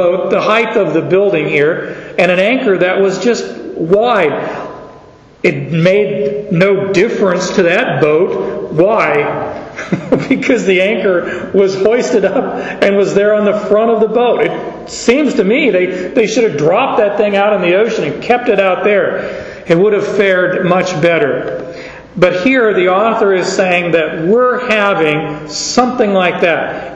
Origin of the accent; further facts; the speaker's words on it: Arizona, United States; Growing up in Arizona, you don't have a lot of water, and I just never did boats.